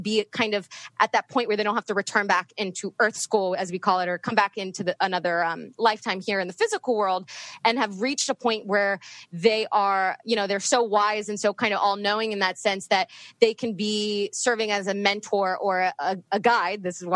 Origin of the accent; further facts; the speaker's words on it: East Coast, United States; So also it helped moving to the West Coast because I grew up on the East Coast and not as many people were as open to what I do.